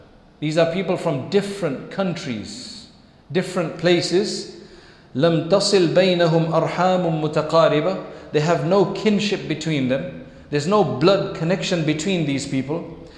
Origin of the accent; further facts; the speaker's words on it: United Kingdom; so we are British of Indian heritage